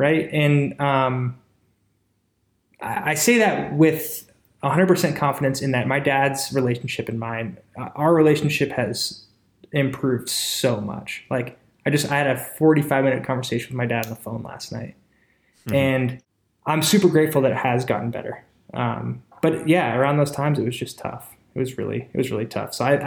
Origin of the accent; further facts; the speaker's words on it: Phoenix, Arizona, United States; And growing up in Phoenix, I was the only person to ride bikes.